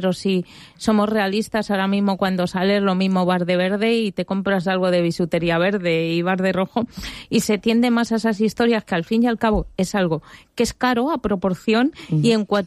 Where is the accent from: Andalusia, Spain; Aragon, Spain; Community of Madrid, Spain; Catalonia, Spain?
Community of Madrid, Spain; Madrid; cuando yo monté la tienda aquí, que venía de Madrid, porque yo soy de Madrid, y cuando la monté aquí hace 25 años